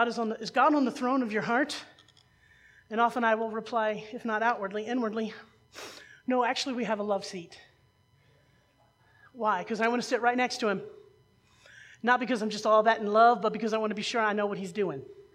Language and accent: English; Missouri, United States; Now I am from Missouri. I'm from the show me state.